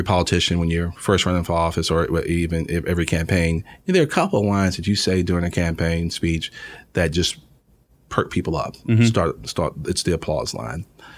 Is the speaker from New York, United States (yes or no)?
yes; Queens, New York, United States; I was born and raised in Southeast Queens.